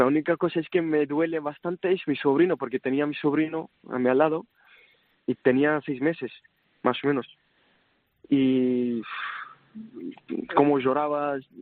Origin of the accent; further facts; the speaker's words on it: Syria; Spanish is a second language; cuando era niño en Siria, antes de guerra, o sea, pensaba, yo hacía teatro en Siria y tenía sueños